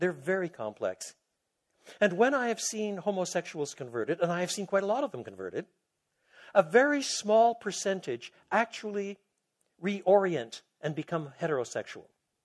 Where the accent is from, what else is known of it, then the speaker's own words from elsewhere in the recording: Quebec, Canada; I was brought up in Quebec. In Quebec, which in those days, not today, but in those days, was an extraordinarily patriarchal society.